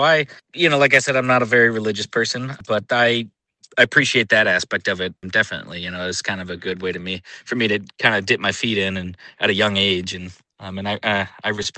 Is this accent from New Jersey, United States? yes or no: no; Gardiner, Maine, United States; Yeah, so I grew up here in Maine. I'm from Gardner, Maine originally. I grew up in a pretty big family.